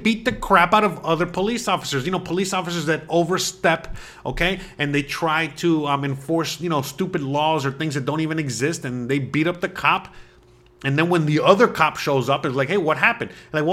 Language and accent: English; United States; now in Mexico; the main reason I moved to Mexico and the main reason I stay in Mexico is because of the freedom. I'm American, you know, I love, you know, freedom.